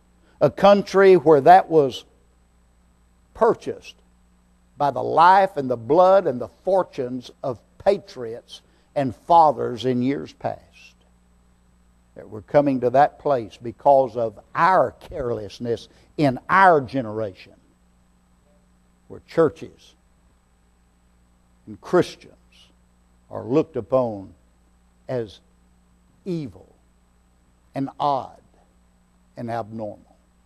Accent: United States; born there; Now I thank God I am an American. I was born in America, and I thank God for that.

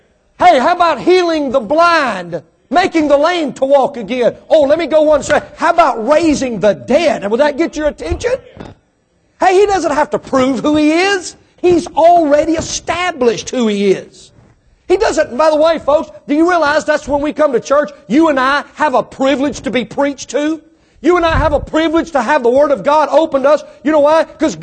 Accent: Mississippi, United States; Come on, give me a break. I'm from Mississippi.

